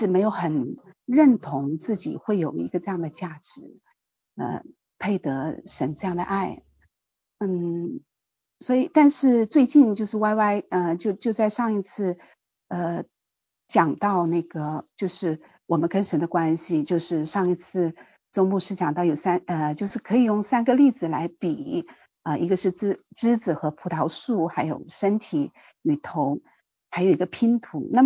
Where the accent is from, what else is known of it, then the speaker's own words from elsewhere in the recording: Nanchang, Jiangxi, China; 我是南昌的